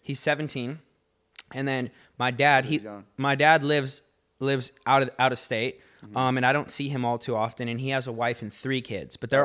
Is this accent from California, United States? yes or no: yes; Downey, California, United States; born there; I was born in Downey, but like I never lived in Downey.